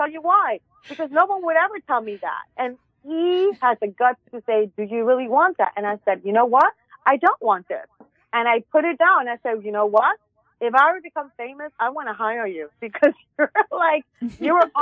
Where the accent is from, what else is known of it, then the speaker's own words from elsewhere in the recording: New York, United States; I'm in LA time. I'm a New Yorker.